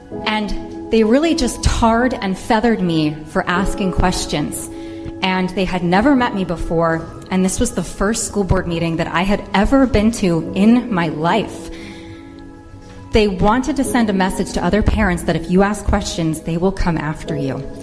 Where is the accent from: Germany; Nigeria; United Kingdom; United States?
United States; Rhode Island; I am a mother from Rhode Island